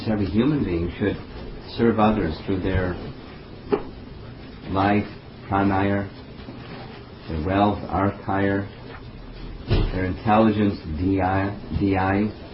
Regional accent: United States; When I was a little boy growing up in America and I heard about heaven

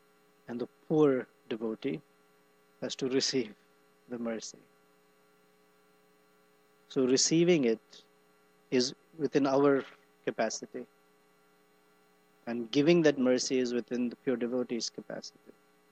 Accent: Andhra Pradesh, India; Andhras. I come from Andhra. You can tell, right?

